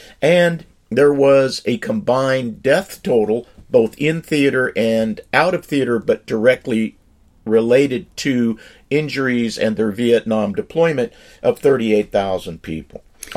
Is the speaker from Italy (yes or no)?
yes; Italy; they act exactly like the fascists did in Italy under Benito Mussolini, which is my home country